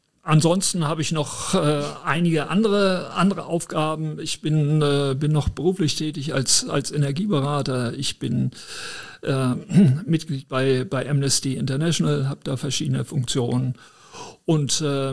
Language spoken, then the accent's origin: German; Germany; ich bin ja aufgewachsen in Zeiten des Kalten Krieges, als auch Deutschland noch ein sehr autoritärer Staat war.